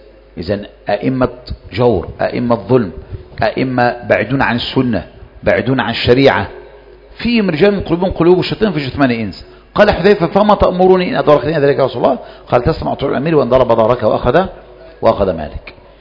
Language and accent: Arabic; Egypt; عندنا في مصر